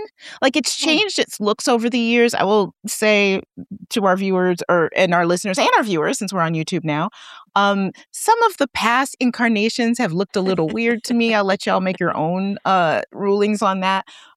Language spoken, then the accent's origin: English; Michigan, United States; Yeah, so that, I'm from Michigan, but my household is one of the St. Louis University Billikens.